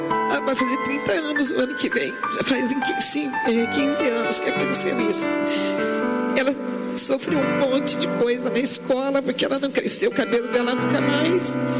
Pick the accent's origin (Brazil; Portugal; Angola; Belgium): Brazil; Caçapava, São Paulo; Eu sou de Caçapava.